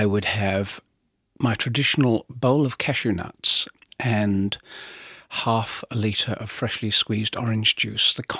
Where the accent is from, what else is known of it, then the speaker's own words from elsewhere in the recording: London, United Kingdom; I grew up in London